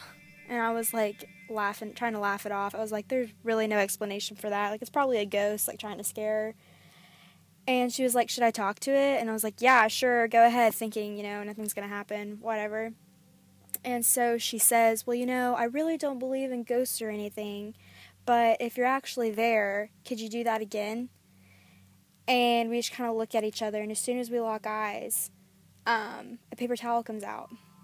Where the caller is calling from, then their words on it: Athens, Georgia, United States; I'm calling from Athens, Georgia.